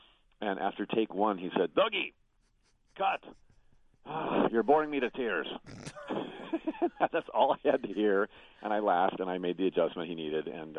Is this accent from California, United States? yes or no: no; Indianapolis, Indiana, United States; Indianapolis is getting it a week before the rest of the nation, which I'm very excited about.